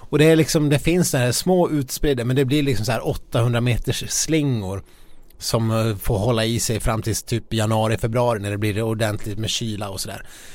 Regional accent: Ludvika, Dalarna County, Sweden; Och sen åker jag hem till ja, utanför Ludvika där jag kommer ifrån

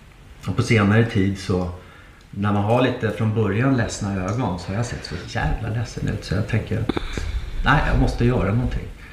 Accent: Nacka, Stockholm County, Sweden; jag var inne på att köpa ett hus i Nackan där jag är uppvuxen

